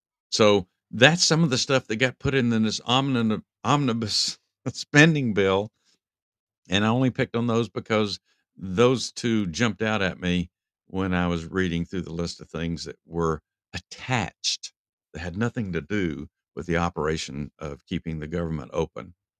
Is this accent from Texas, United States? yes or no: yes; Texas, United States; I'm from Texas originally. I've been in Georgia a long time now, but I still have a lot of feelings for the state of Texas